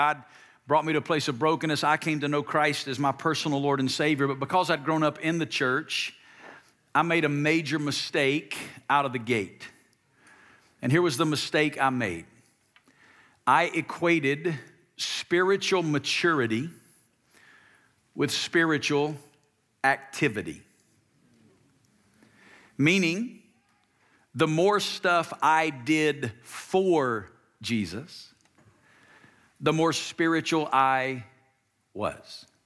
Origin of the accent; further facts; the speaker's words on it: Alabama, United States; now in Las Vegas, United States; I grew up in the state of Alabama. I've lived the last 20 plus years in Las Vegas, Nevada, but growing up in Alabama, a lot of people assume you come from churched families.